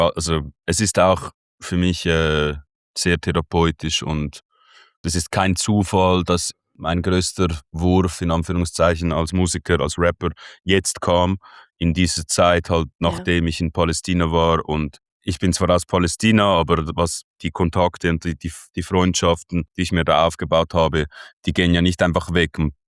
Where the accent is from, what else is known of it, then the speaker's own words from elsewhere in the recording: Switzerland; accent: Swiss German; first language Swiss German; es ist ein sehr schweizerischer Name. Schweizerdeutsch ist meine Muttersprache. Ich bin in gut situierte Verhältnisse reingeboren, in eine sehr schweizerische Familie